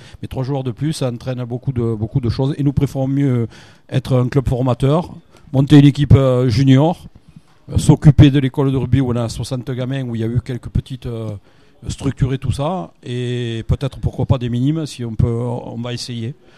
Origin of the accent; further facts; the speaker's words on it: Occitanie, France; Bon, on est des Catalans, on a le sang chaud.